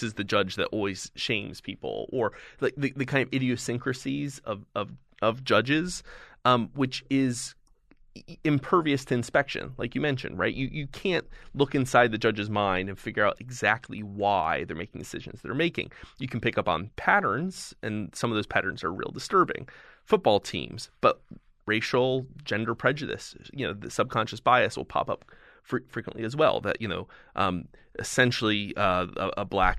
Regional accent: New Jersey, United States; And I think my home state, I live in New Jersey.

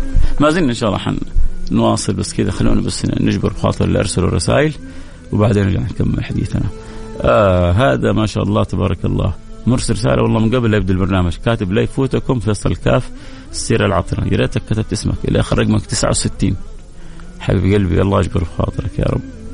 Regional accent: Egypt; now in Hafar Al-Batin, Saudi Arabia; من مصر ومقيم في حفر الباطن

